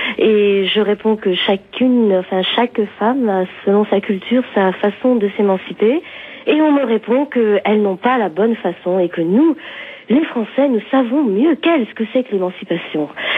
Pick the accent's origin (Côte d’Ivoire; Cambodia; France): France; je suis française dite de souche, modeste prof d'allemand, et par solidarité avec les petites jeunes filles qui ont été exclues de l'enseignement, je leur donne des cours à la mosquée de Strasbourg où j'habite.